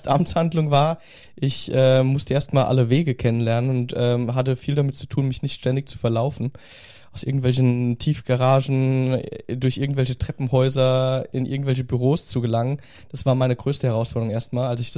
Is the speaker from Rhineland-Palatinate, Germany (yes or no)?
yes; Rhineland-Palatinate, Germany; Die Pfalz ist meine Heimat